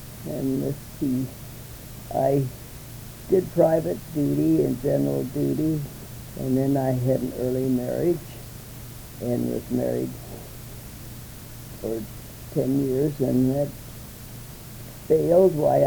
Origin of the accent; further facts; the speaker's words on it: California, United States; also born or lived in Sheridan, Wyoming; Well, I was born in Sheridan, Wyoming, way up in the coal country. And at 10, I went to California, had my education mostly there.